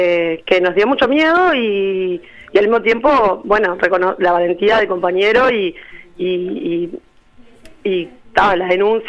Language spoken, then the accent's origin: Spanish; Montevideo, Uruguay; somos conscientes de que somos de Montevideo y no podemos hablar por todo el país